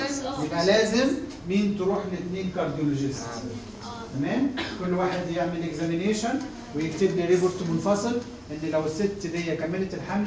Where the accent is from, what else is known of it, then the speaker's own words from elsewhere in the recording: Egypt; في مصر عندنا في مصر